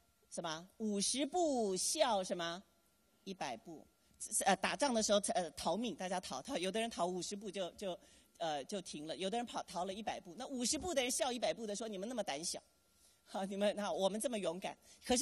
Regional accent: Taiwan; 我们台湾人叫外婆，你们叫姥姥是不是？

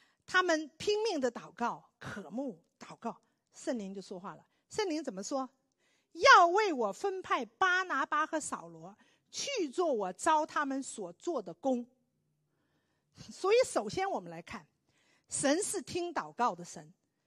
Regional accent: China; 我们中国人来的都知道，大陆来的时候，那时候中国有多落后

